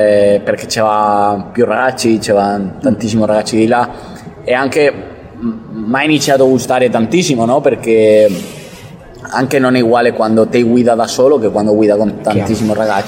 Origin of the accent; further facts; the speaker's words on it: Mazarrón, Region of Murcia, Spain; Italian is a second language; Di Massarrón, di Murcia.